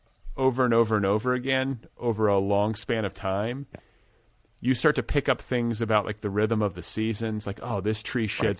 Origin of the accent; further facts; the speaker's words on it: Midwest, United States; I grew up in the Midwest too, so I totally